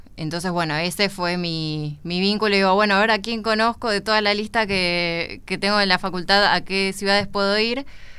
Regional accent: Tigre, Buenos Aires Province, Argentina; born there; No, no soy de Las Flores. Nací en Tigre, en provincia de Buenos Aires. También soy bonaerense

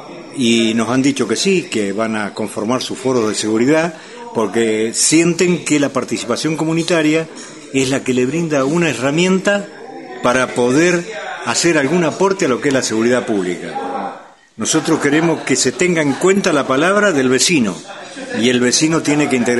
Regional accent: Benito Juárez, Buenos Aires Province, Argentina; Soy nativo de Benito Juárez. Tengo la oficina en Benito Juárez

